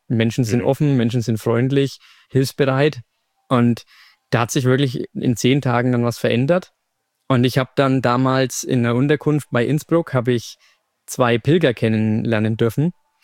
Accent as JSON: {"language": "German", "town": "Nuremberg", "region": "Bavaria", "country": "Germany", "said": "Ja, ich bin aus Nürnberg, man wird es auch hören beim Reden."}